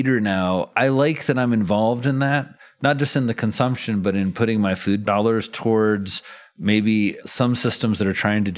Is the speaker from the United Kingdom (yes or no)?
no; United States; I grew up in Crawford County, where we were the wolf pack.